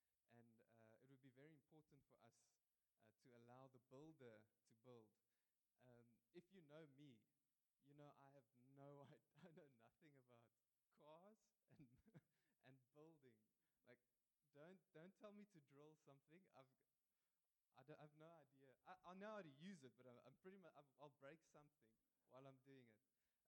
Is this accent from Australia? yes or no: no; Bloemfontein, Free State, South Africa; now in Paarl, South Africa; All the years that I've been married, I've lived in Paarl. So Paarl is a good place. And I'm originally from Bloemfontein, although my Afrikaans is nie so suiwer nie.